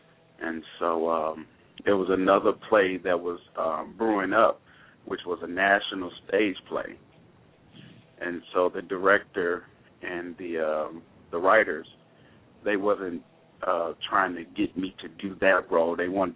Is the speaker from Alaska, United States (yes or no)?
no; Pine Lawn, Missouri, United States; Well, born and raised originally from St. Louis, Missouri, a little town called Pine Lawn.